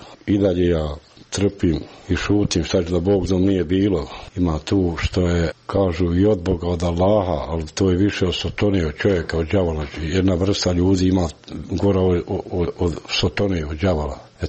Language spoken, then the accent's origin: Bosnian; Srebrenica, Republika Srpska, Bosnia & Herzegovina; moved away as an adult; ja sam ošao odavle iz Srebrenice, da kažem iz Srebrenice, pošto je Srebrenica poznatija nego Jasenova. Ošao sam i ostao sam željan, ko sam bos odavde bio i eto toliko sam tam proveo, sad imam penziju.